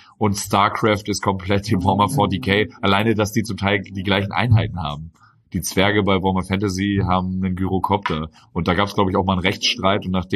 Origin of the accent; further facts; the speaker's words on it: Henstedt-Ulzburg, Schleswig-Holstein, Germany; born there; Nee, als gebürtiger Hennstedt-Ulzburger war ich sehr überrascht